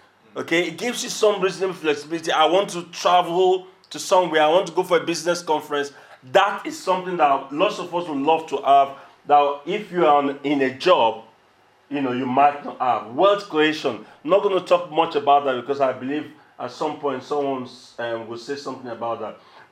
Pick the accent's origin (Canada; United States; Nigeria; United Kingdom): Nigeria; I come originally from Nigeria, and in Nigeria, they say the biggest challenge people have is jobs.